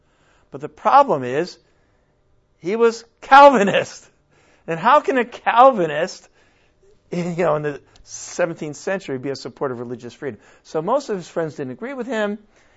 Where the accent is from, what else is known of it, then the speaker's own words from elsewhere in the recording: New England, United States; But I grew up in New England, and every town had a Congregationalist Church.